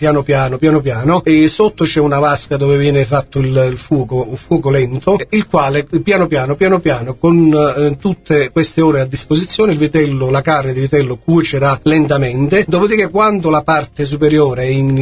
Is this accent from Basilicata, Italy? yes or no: no; Teggiano, Campania, Italy; io non perché sono teggianese ma amo il mio paese.